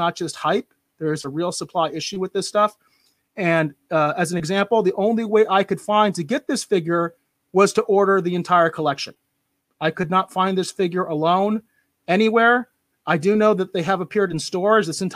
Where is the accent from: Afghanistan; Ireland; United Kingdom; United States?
United States; Arizona; and I grew up in Arizona